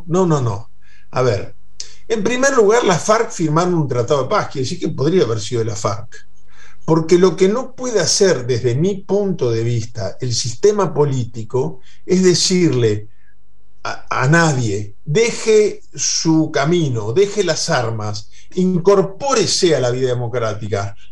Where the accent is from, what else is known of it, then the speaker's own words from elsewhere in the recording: Uruguay; ahora cuando decimos que somos uruguayos en cualquier rincón del mundo